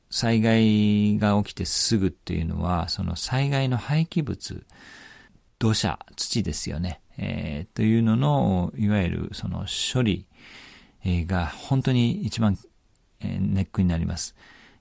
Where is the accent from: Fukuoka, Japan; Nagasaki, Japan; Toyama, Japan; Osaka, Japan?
Nagasaki, Japan; Isahaya; 長崎県諫早、私のふるさとなんですけども、帰省する予定だったんですね